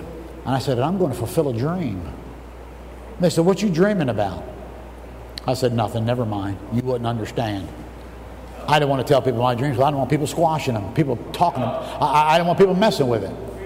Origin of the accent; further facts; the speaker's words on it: United States; dude, I'm from America, and I was in Zimbabwe